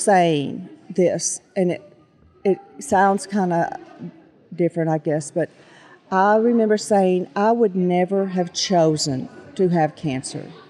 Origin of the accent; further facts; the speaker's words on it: Amarillo, Texas, United States; now in Kenyon, United States; I was raised in Amarillo. I live in Kenyon now.